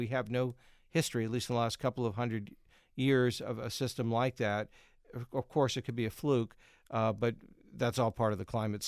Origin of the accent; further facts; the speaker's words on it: Pennsylvania, United States; You know, I grew up in Pennsylvania